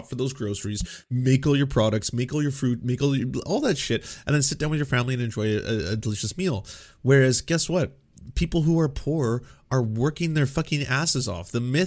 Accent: Canada; See, okay, so as a Canadian, we didn't really hear diabetes said that way.

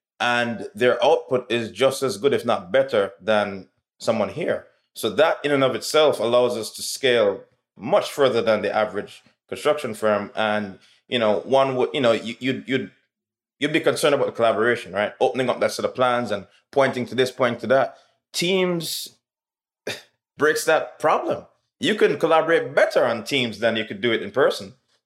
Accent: Jamaica; But I come from Jamaica, as you know, where, you know, we're all black.

